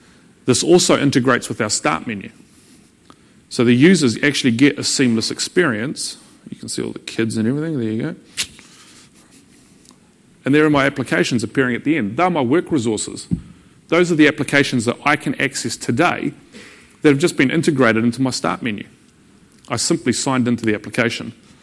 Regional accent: Wellington, New Zealand; I'm from Wellington, government everywhere.

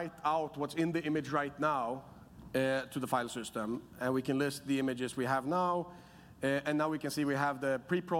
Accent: Sweden; I'm from Sweden, so we call it Norwegian encryption.

